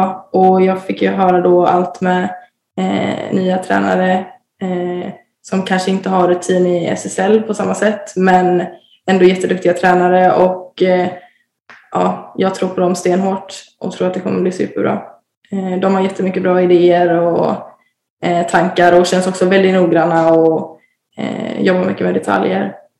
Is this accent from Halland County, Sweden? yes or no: yes; Varberg, Halland County, Sweden; jag ville närmare till familjen och närmare hem där jag kommer ifrån. Så. Så att det var väl ändå Varberg som lockade mest hela tiden.